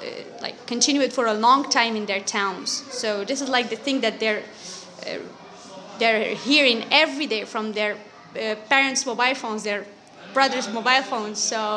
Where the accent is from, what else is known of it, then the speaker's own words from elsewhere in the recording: Morocco; from Morocco.